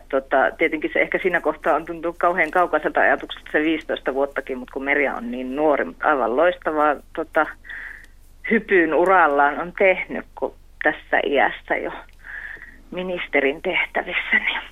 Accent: Kiiminki, North Ostrobothnia, Finland; Mä oon Kiimingistä.

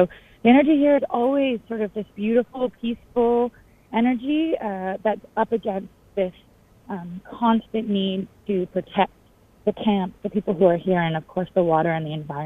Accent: Ontario, Canada; I'm Anishinaabe, Ojibwe, so I'm from Batchewana First Nation

